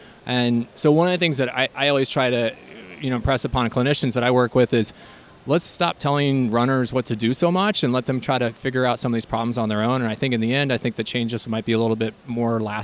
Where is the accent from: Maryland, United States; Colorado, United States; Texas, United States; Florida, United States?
Colorado, United States; also born or lived in Ohio; I'm originally from Colorado. And so I grew up in Western Colorado, and then I went to Ohio University.